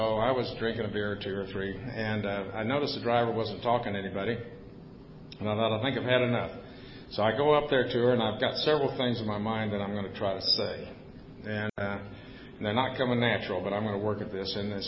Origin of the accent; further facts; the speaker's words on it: Plainview, Texas, United States; as I grew up in Plainview, there was a Native American community there.